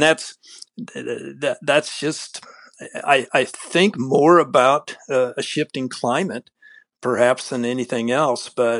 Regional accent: Omaha, Nebraska, United States; I'm originally from the Omaha area, and so I've been making this trip out and back two or three times a year for the last 44 years.

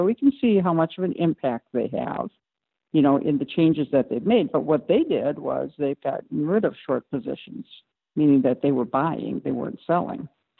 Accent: Wisconsin, United States; And I didn't grow up in the Madison area, which is where they raise a lot of grain. I grew up in Derry area, and the beans are just outstanding.

